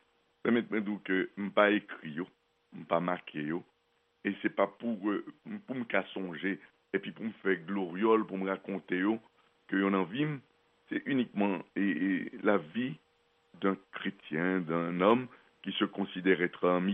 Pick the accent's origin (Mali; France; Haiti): Haiti; Nous sommes des Haïtiens avant tout, ça veut dire que nous avons fait l'histoire, nous continuerons à faire l'histoire.